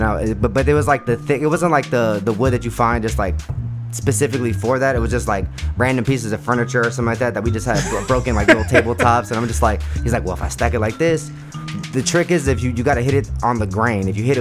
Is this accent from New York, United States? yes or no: no; Van Nuys, California, United States; also born or lived in Santa Clarita; now in Northridge, United States; Yeah, I was born in Van Nuys, you know, and I stayed out there till I was probably about, like, 11, 12. We moved, like, a little bit north, like, Santa Clarita way. Then, now I'm back here in the valley over by Northridge.